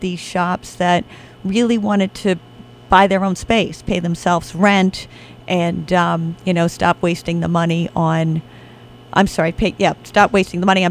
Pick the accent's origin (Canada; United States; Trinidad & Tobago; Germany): United States; Cambridge, Massachusetts; So I was born and raised in Cambridge.